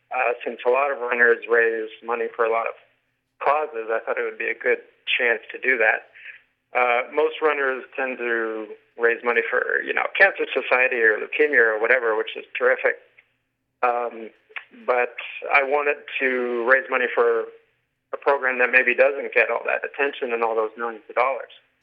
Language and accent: English; British Columbia, Canada; moved away as an adult; now in New York, United States; Well, I'm from the West Coast originally. That's where I grew up, spent the first 20 years of my life, more or less. And then I got a job here in New York back in 2000, and I've been here ever since.